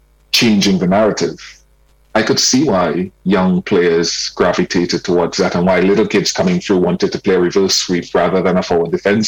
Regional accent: Port of Spain, Trinidad & Tobago; I remember when we were growing up in Trinidad, I don't know if you've ever been to Trinidad, but I grew up in Port of Spain

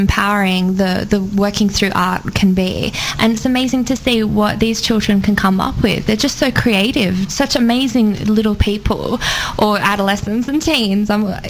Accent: Australia; Well, I'm actually from Australia.

